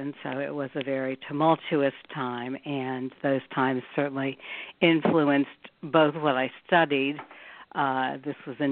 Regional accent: Kansas City, Missouri, United States; I grew up in Kansas City, Missouri, in a Jewish family

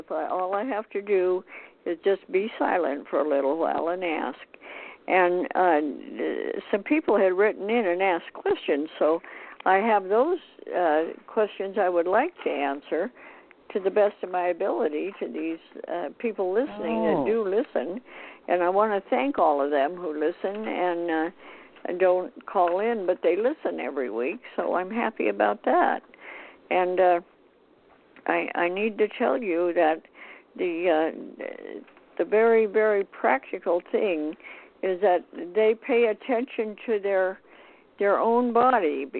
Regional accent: Montana, United States; moved away as an adult; I was raised in Montana and the winters were cold and I could not wait to get out of there. And I came out to California when I was 18.

